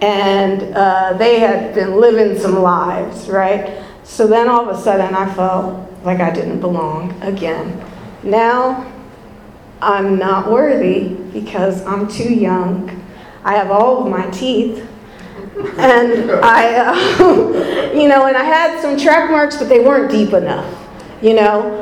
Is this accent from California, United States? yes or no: yes; Venice, California, United States; I grew up in Venice, the West Side. I'm back on the West Side now.